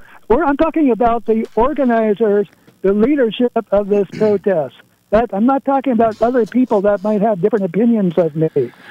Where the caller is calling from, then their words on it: Santa Barbara, California, United States; I'm calling from Santa Barbara.